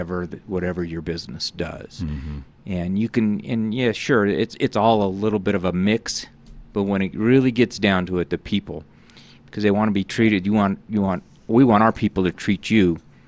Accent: Louisville, Kentucky, United States; You know, I was born and raised in Louisville, so that was kind of a small town environment. You know, everybody knew everybody.

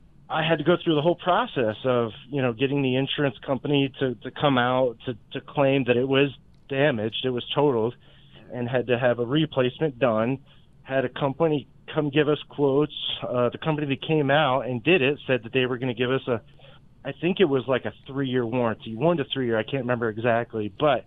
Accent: College Park, Maryland, United States; When I grew up as a kid, I grew up in College Park, Maryland, and I'll never forget this.

